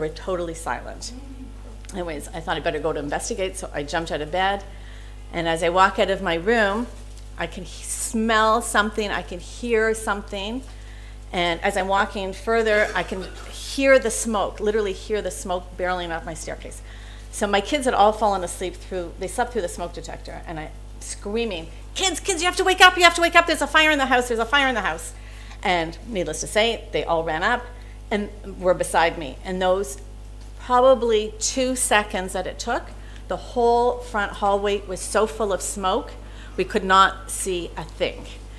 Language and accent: English; Canada; And we come from Canada. I only thought of gas fires.